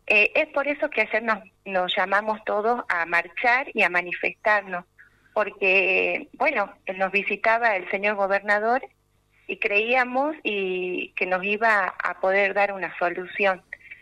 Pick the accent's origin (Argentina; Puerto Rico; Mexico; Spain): Argentina; Tartagal, Salta; Tartagal, todos somos de Tartagal.